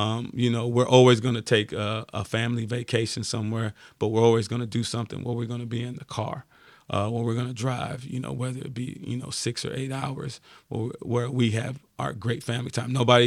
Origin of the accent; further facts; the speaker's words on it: New York, United States; As growing up in New York, that was, one of the better shows just because it was comedy, but had some real life, you know, events in it too.